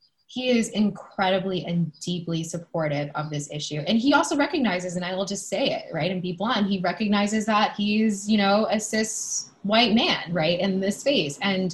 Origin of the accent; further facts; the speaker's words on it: Germantown, United States; people will still ask me where I'm from all day long. People will still say, but where are you really from? And I'm like, I'm from Germantown.